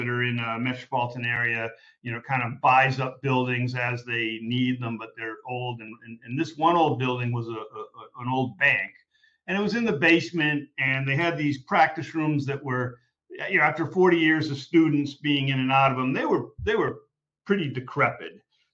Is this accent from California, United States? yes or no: no; Boston, Massachusetts, United States; Berklee College of Music is in it's in really downtown Boston, which as an aside is where I grew up, my hometown.